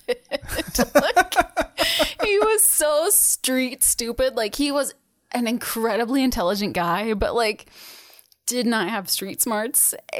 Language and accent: English; Holland, Michigan, United States; So I lived a really sheltered life. I'm from Holland, Michigan. Nothing bad happens to you unless you scorn the Lord.